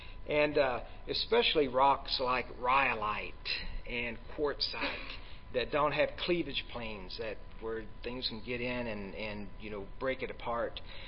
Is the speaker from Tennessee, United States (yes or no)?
yes; Tennessee, United States; Okay, so I grew up in East Tennessee. I went to the University of Tennessee